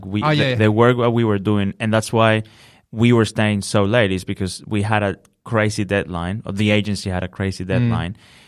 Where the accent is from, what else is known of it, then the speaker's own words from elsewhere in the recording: Venezuela; now in Australia; Where are you from, man? And I was like, Venezuela.